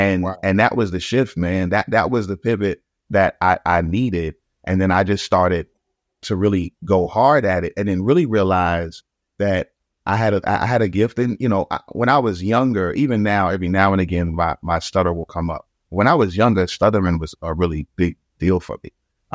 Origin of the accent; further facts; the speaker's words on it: Brooklyn, New York, United States; Man, I come from Brooklyn all the way, Pastor Phil, to I got my name on the documents for this church, man.